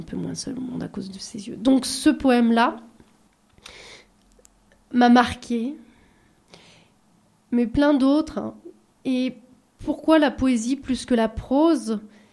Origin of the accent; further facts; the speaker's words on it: Nice, Provence-Alpes-Côte d'Azur, France; born there; Non, je suis née à Nice, près de la mer.